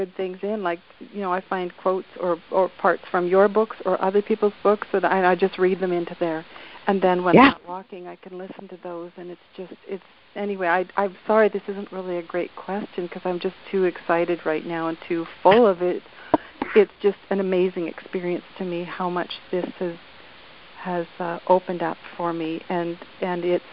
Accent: British Columbia, Canada; I'm from British Columbia, Canada.

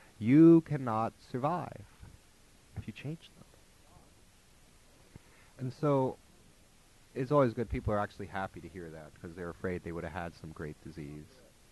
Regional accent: Sacramento, California, United States; if you're the kind of person that is identified with a city, I'm from Sacramento. We're proud.

